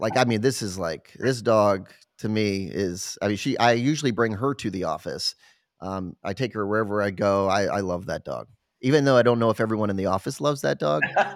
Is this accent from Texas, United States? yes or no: no; California, United States; So I grew up in Southern California. That's where I grew up.